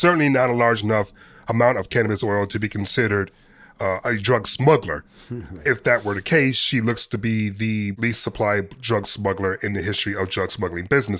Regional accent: United States; for me as a journalist and for me as an American citizen

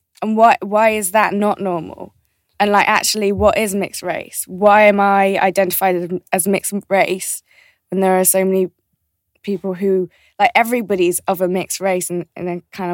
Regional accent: South East England, United Kingdom; Because I grew up outside of London. So I feel like that in itself is a slight disadvantage.

